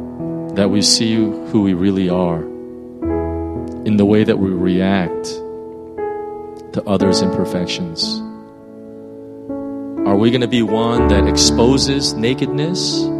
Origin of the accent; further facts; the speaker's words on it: United States; And if I'm going to be honest, sometimes I'm quite embarrassed as an American.